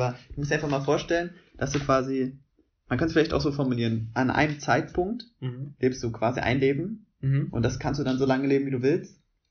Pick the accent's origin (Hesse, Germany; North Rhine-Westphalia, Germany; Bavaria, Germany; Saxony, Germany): Saxony, Germany; Leipzig; Also, ich komme ja aus der Stadt.